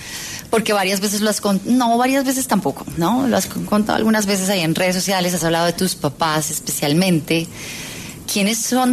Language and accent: Spanish; Colombia; Es que sí, así somos las colombianas.